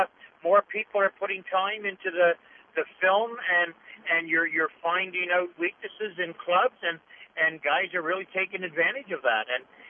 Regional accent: Nova Scotia, Canada; born or raised there; moved away; also born or lived in Ontario

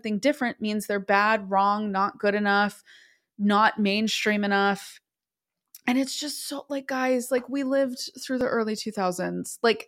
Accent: New York, United States; I grew up in New York. I was an hour north of New York

